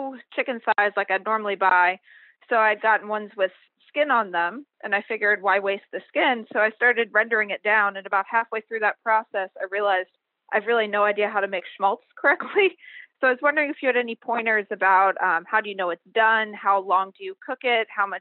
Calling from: Gainesville, Florida, United States; I'm calling from Gainesville, Florida.

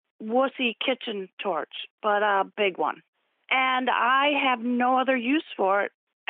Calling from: Rochester, New York, United States; I'm calling from Rochester, New York.

